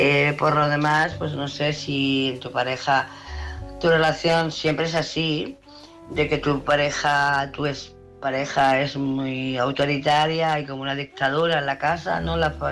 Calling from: Barcelona, Catalonia, Spain; de Barcelona.

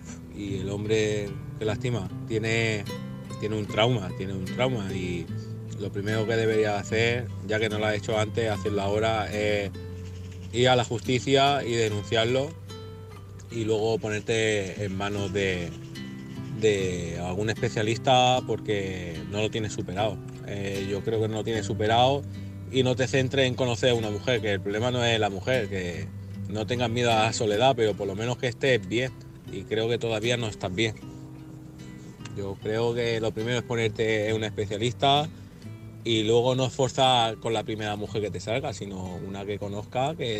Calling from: Alicante, Valencian Community, Spain; de Alicante.

